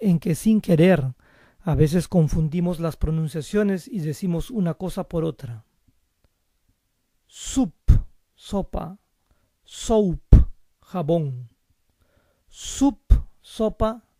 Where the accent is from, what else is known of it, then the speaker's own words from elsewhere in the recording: Peru; En mi país de origen, Perú